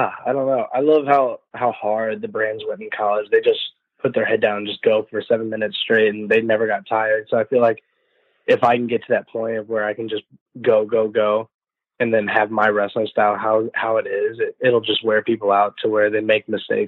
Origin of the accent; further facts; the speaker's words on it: Columbia, United States; Everybody was there because I'm from Columbia.